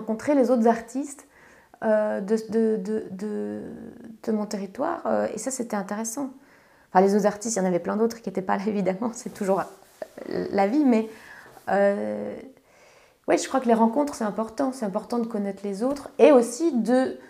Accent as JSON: {"language": "French", "region": "Grand Est", "country": "France", "said": "de me retrouver à faire des expositions au Luxembourg en tant que Lorraine et pas en Lorraine"}